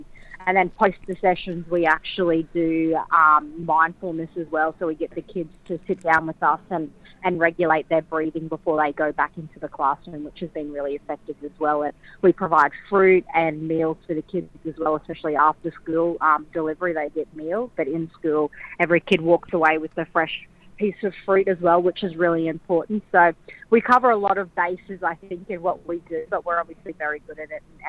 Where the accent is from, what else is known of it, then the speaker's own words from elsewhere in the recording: Brisbane, Queensland, Australia; I'm from up north in Queensland. My family's from Mount Morgan, which is just outside of Rockhampton. I actually grew up in Brisbane, but my mum and dad and all my family's from up